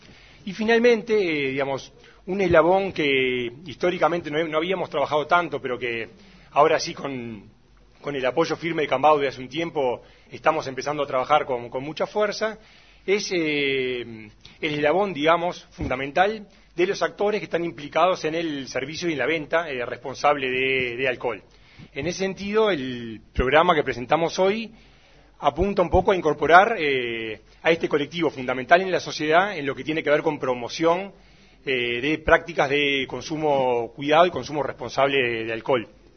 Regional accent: Uruguay

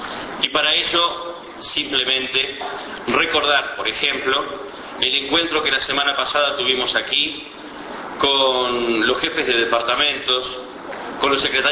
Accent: Uruguay; identidad nacional, indisolublemente asociada a nuestro criterio de por qué somos distintos como orientales, como uruguayos insertos en América Latina.

